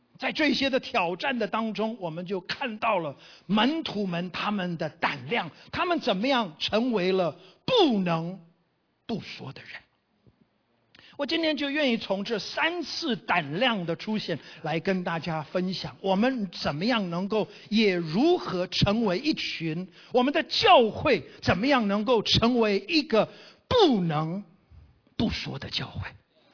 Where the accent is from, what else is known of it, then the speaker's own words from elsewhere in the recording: Kaohsiung, Taiwan; moved away as an adult; also born or lived in Pingtung / Taipei; now in United States; 我其实是在台湾出生长大的，我的父母亲在台湾有25年的时间，我是在屏东出生，高雄跟台北长，念大学的时候我才回到了美国。